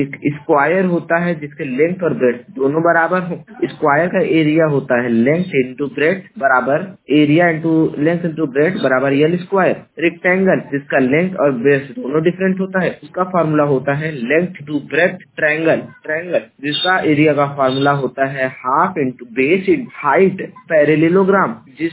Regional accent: Jaunpur, Uttar Pradesh, India; मैं उत्तर प्रदेश के जौनपुर जिले का निवासी हूँ।

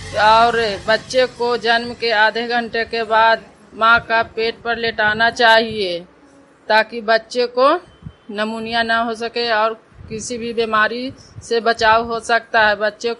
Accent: Raksa, Bihar, India; रक्सा गांव के रहने वाली हूँ।

